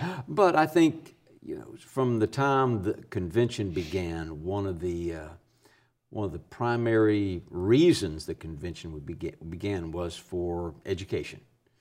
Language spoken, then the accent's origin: English; Waco, Texas, United States; born there; I am. I was born in Waco.